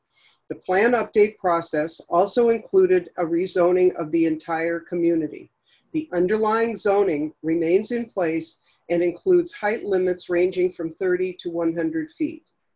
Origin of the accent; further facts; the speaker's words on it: San Diego, California, United States; I grew up in Point Loma, and my family has owned property and operated businesses in the Midway area for nearly 60 years.